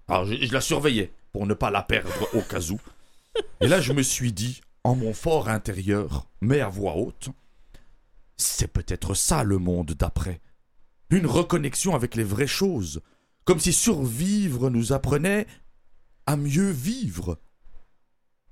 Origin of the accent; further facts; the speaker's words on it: Belgium; Je suis belge.